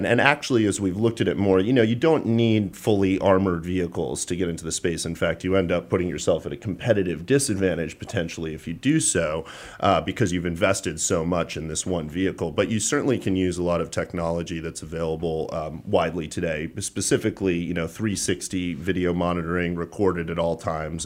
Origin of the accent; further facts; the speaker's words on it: Massachusetts, United States; We're really passionate about the local Massachusetts players. We're local from Massachusetts.